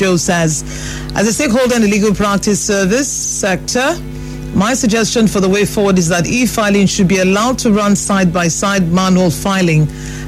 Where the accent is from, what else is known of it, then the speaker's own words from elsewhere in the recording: Nigeria; We're Nigerian folk.